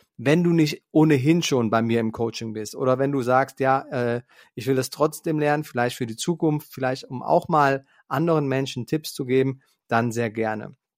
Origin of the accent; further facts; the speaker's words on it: Eifel, Germany; die Eifel hier, wo ich herkomme, die ist wunderschön.